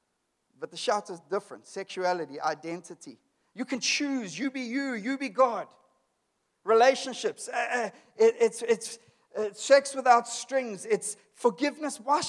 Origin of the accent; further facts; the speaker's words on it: Cape Town, Western Cape, South Africa; I come from Cape Town. We have furries in Cape Town.